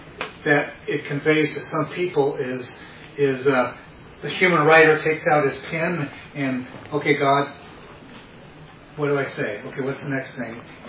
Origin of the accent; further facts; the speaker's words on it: Bremerton, Washington, United States; Born and raised in Bremerton, moved back here 20 years ago.